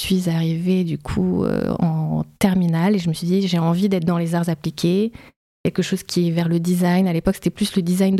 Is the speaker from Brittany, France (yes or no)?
no; Colombes, Île-de-France, France; J'ai grandi en région parisienne, à Colombes.